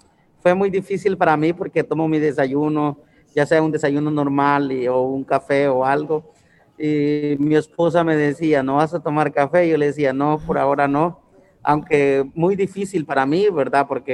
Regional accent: Honduras; moved away as an adult; now in United States; yo soy emigrante hondureño y estoy aquí hace 7 años y he sido trabajador agrícola cuando acababa de venir de Honduras

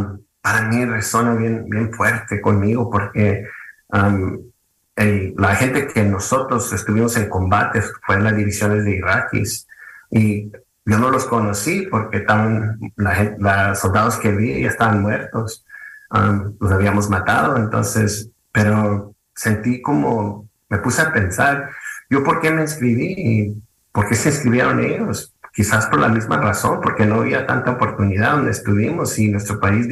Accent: Los Angeles, California, United States; Muchas veces he dicho que yo soy del barrio de Boyle Heights en Los Ángeles. En mi barrio, pues era la mayoría, 99.9% gente que se miraba como yo, hijos de inmigrantes mexicanos.

